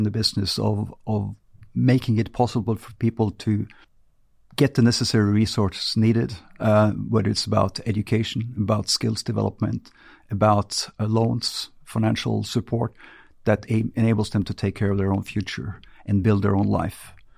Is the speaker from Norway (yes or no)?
yes; Norway; moved away as an adult; I grew up right outside of Oslo